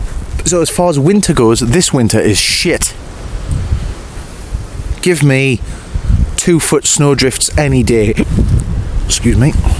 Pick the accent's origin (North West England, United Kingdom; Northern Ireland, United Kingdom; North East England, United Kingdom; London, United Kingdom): North East England, United Kingdom; Hexham; Where I come from, I come from Hexham originally, in Northumberland, and not too far away from the Roman Wall, and of course the Pennines are fairly close by and the Cheviots are close